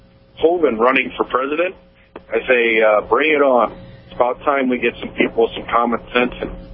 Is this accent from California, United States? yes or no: no; South Dakota, United States; I'm from South Dakota. I don't even live in North Dakota